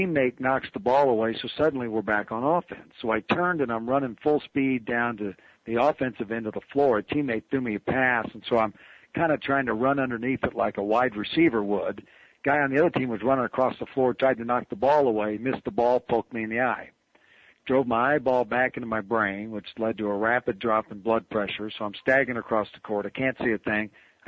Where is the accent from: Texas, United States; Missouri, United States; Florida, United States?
Missouri, United States; Kansas City; I grew up in Kansas City, Missouri.